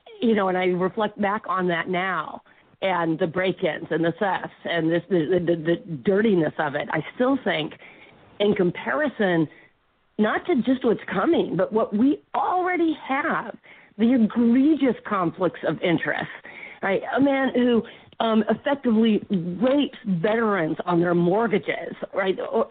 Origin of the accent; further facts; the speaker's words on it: Colorado Springs, Colorado, United States; Plus, I grew up in the West, in Colorado Springs, Manitou Springs, and much of my political conscience was formed by many of the issues that confronted Native Americans.